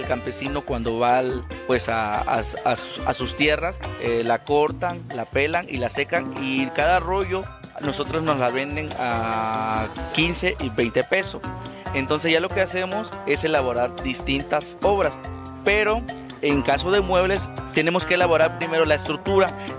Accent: Tabasco, Mexico; soy artesano de Tabasco y trabajo fibra vegetales

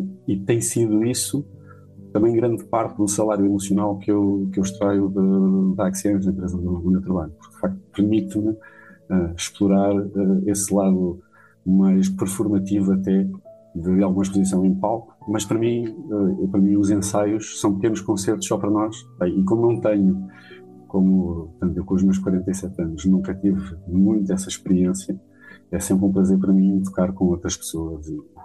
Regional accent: Cova da Piedade, Setúbal, Portugal; eu sou nascido e criado na Cova da Piedade, a minha mãe é de Vila Buim, o meu pai é de um sítio também muito perto, é de Miranda do Douro, de Genísio, portanto, uma aldeia perto de Miranda do Douro, portanto, dois mundos muito, muito separados.

